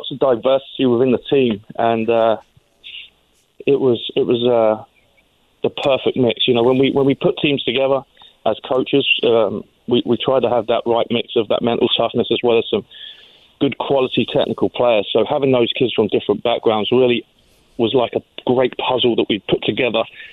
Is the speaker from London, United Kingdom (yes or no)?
yes; London, United Kingdom; now in United States; I'm born and raised in London, England.